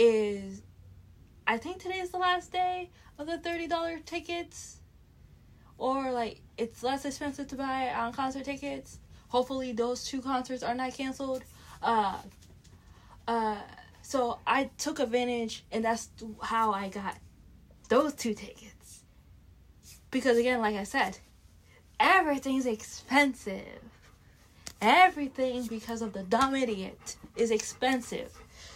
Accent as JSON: {"language": "English", "country": "Canada", "said": "me as a Canadian"}